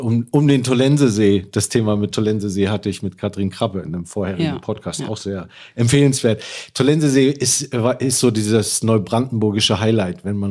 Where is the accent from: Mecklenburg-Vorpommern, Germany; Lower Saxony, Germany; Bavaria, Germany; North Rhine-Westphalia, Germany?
Mecklenburg-Vorpommern, Germany; Rostock; aus relativ Nähe zu Rostock, meiner Heimatstadt